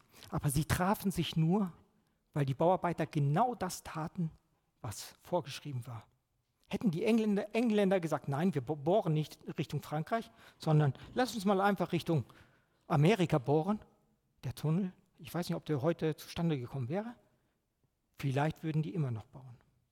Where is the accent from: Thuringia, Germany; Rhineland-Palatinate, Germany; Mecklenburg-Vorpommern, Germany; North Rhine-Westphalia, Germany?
North Rhine-Westphalia, Germany; Paderborn; Ich komme aus Paderborn. Bei Paderborn ist die A33.